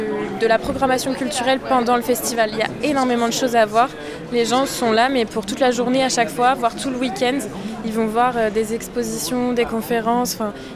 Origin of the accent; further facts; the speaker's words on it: Normandy, France; nous on vient de Normandie.